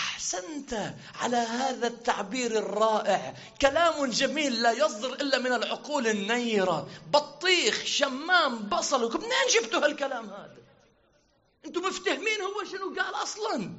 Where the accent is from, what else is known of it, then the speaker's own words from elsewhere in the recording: Lebanon; مثل اليوم حتى عندنا في لبنان من يستشهد شاب عمره ولا 16 سنة